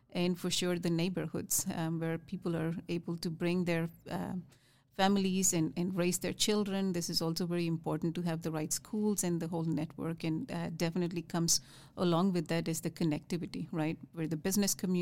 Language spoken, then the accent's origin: English; India; now in United States; growing up in India, it was quite very common to see less females in engineering fields.